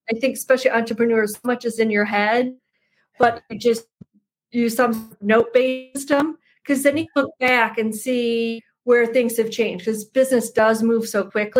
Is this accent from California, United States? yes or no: no; Madison, Wisconsin, United States; So I grew up in Madison, Wisconsin. My parents own a men's clothing store.